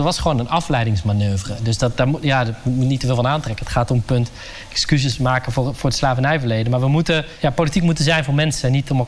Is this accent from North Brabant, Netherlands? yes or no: yes; North Brabant, Netherlands; Dus ik ben echt een fucking trotse Brabander die kan meeblaren op carnavalsmuziek. Maar ik ben ook trots op mijn Marokkaanse roots en op mijn Indische roots.